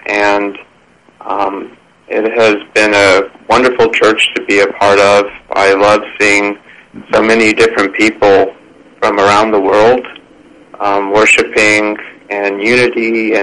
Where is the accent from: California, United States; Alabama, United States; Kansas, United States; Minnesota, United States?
Alabama, United States; Birmingham; My father was an elder in the PCA when I was born, and I grew up in Birmingham, Alabama.